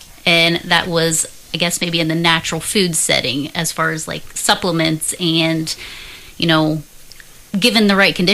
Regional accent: Jackson Center, Ohio, United States; I guess I grew up in Jackson Center, Ohio.

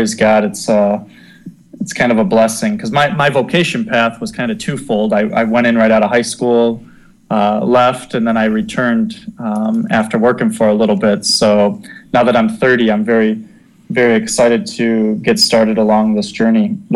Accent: Toledo, Ohio, United States; I grew up in Toledo, so I'm kind of a city boy

